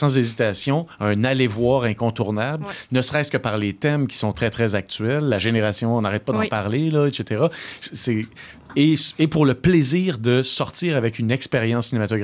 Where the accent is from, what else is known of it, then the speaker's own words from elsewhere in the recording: Quebec, Canada; probablement que c'est teinté justement parce que je suis québécois, je comprends leur accent